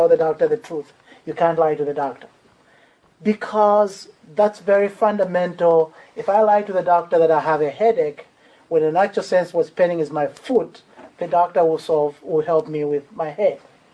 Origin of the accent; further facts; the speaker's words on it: Zambia; now in United States; I grew up in Zambia, and that's in Southern Africa.